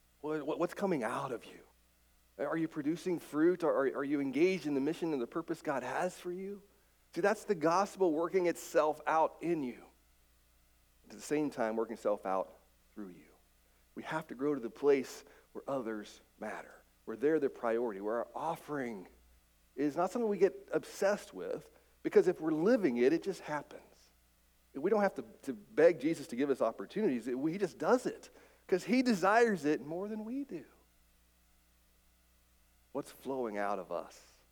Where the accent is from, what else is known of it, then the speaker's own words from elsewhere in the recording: West Virginia, United States; Prickett's Creek flows right by my grandmother's house. And as a kid, I grew up on playing in Prickett's Creek